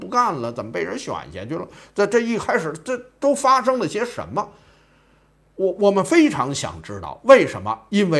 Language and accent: Chinese; Beijing, China; 我为自己是当时的一个北京人，作为一个北京人，我已经不是学生了啊，那时候我已经毕业了